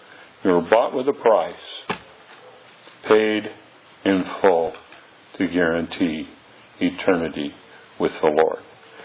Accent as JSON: {"language": "English", "region": "Oregon", "country": "United States", "said": "And I thought, here, I'm from Oregon. I'm clear out here and been around in a few places."}